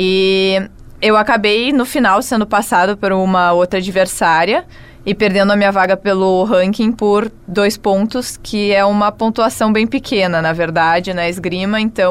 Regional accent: Porto Alegre, Rio Grande do Sul, Brazil; eu sou brasileira, eu tô acostumada com calor. Mal sabem eles que eu sou de Porto Alegre

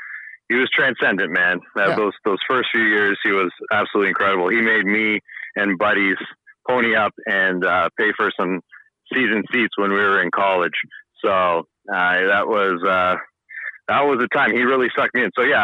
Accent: Toronto, Ontario, Canada; I grew up in Toronto.

